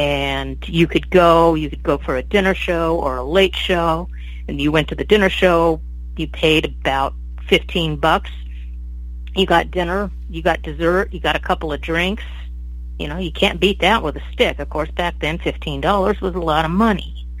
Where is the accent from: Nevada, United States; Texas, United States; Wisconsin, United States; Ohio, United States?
Nevada, United States; Las Vegas; I grew up in Las Vegas. My family moved there when I was very young, just as the 1960s were dawning.